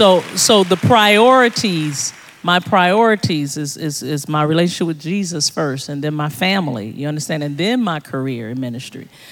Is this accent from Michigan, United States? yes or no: yes; Detroit, Michigan, United States; I grew up in Detroit, Michigan. Are you kidding me? I grew up with … you name it. Motown was there.